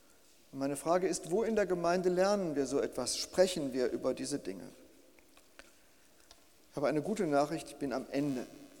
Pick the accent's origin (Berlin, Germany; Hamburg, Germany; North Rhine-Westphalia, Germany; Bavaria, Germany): North Rhine-Westphalia, Germany; Bielefeld; wenn es nicht in meiner Heimatstadt Bielefeld